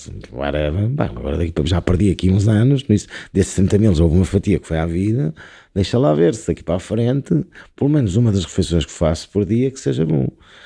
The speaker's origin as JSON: {"language": "Portuguese", "region": "Norte", "country": "Portugal", "said": "Eu sou transmontano"}